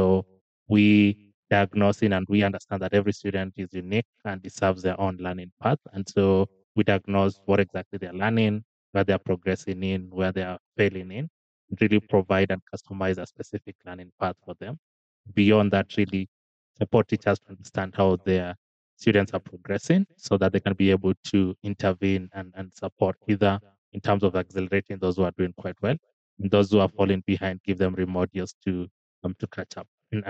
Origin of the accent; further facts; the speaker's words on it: Kenya; So I've born and bred in Kenya and gone through the whole public education system.